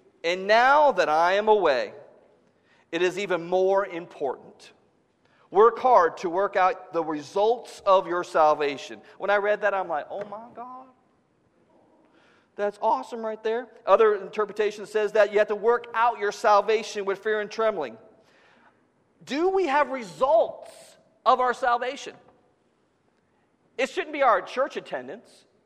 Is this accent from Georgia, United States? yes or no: yes; Georgia, United States; I can appreciate the culture up here, but I'm from Georgia. Everyone's a Christian.